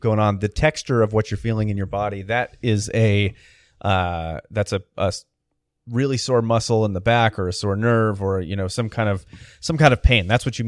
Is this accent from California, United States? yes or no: yes; Chico, California, United States; born there; But I was born in Chico